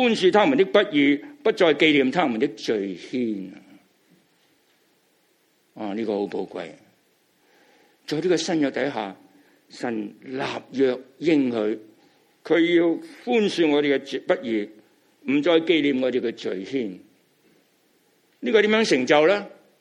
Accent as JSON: {"language": "Chinese", "country": "China", "said": "也是照着我们中国人东方人的意义"}